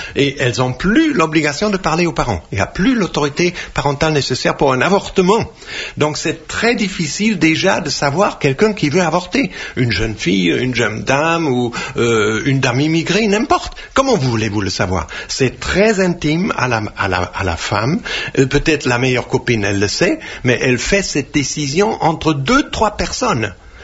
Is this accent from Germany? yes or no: yes; Germany; French is a second language; Parce que là, en Allemagne, vous savez bien que je suis allemand.